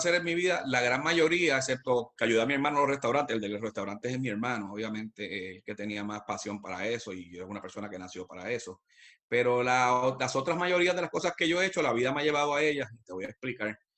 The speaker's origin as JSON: {"language": "Spanish", "country": "Puerto Rico", "moved": "yes", "said": "Yo soy puertorriqueño, espero poderme morir en mi país, disfrutar un retiro allá."}